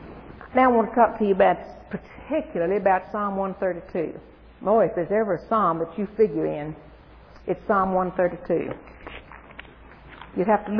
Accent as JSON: {"language": "English", "region": "Arkansas", "country": "United States", "tie": "born there", "said": "I was born in Arkansas. How about y'all?"}